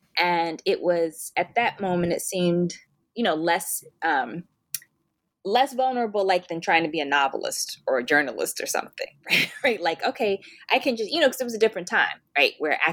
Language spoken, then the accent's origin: English; Birmingham, Alabama, United States; born there; So I was born in Birmingham, Alabama. My mother was too, and most of her siblings.